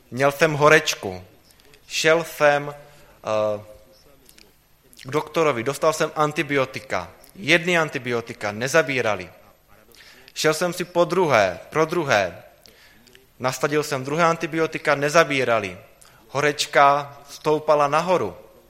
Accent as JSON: {"language": "Czech", "region": "South Moravia", "country": "Czechia", "said": "jsem tedy z Jižní Moravy"}